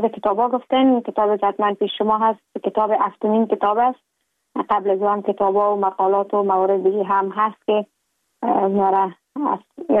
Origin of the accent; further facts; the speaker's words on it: Kabul, Afghanistan; now in Ankara, Turkey; در شهر کابل متولد شدیم. مکتب را در دیسی آلی آریانا به اتمام رساندیم. لسانس و مستری خود از دانشکده روانشناسی دانشگاه کابل به دست آوردیم